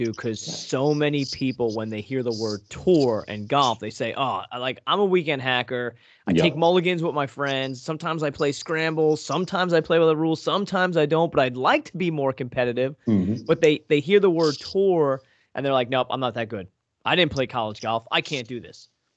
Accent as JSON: {"language": "English", "region": "Pennsylvania", "country": "United States", "said": "All right, Craig, so I'm from Northeast PA."}